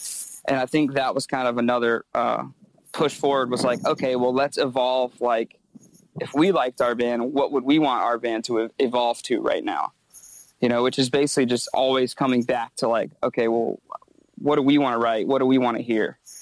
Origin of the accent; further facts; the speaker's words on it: Myrtle Beach, South Carolina, United States; Grew up in Myrtle Beach, small town, not kind